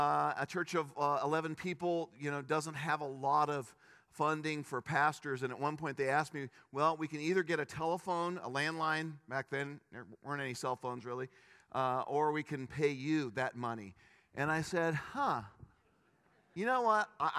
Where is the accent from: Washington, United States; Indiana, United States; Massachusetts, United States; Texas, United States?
Indiana, United States; Indianapolis; also born or lived in Chicago; I grew up in Indianapolis, Indiana, lived in Chicago, and then moved to Glenwood, Iowa.